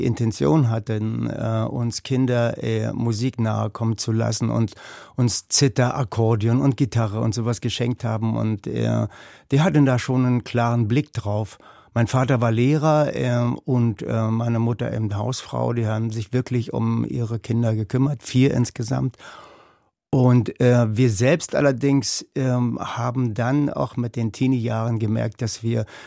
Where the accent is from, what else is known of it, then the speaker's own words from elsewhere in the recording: Lütte, Brandenburg, Germany; also born or lived in Bad Belzig; Aufgewachsen in Lütte. Geboren wurde ich in der Stadt daneben, Bad Belzig. Und Lütte ist in der Tat sehr klein. So damals waren es ungefähr 350 Einwohner.